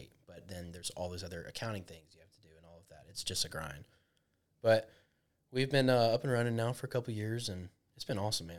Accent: Gainesville, Georgia, United States; I am a commercial real estate broker, as Haddon said. I'm from Gainesville, Georgia. I went to school at Georgia State.

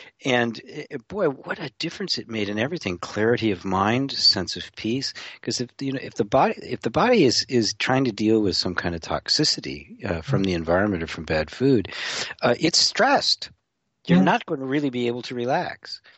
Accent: Midwest, United States; I grew up in the Midwest where you live. And, you know, when I grew up, you know, everything was meat

